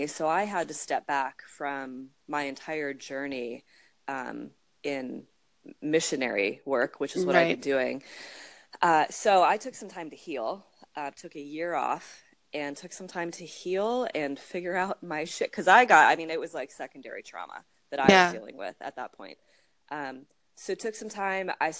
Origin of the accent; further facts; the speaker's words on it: Pennsylvania, United States; now in Long Beach, United States; So I am originally from Pennsylvania. So I'm an East Coast girl all the way. And I live currently in Long Beach. I've been in California for maybe 9 years now.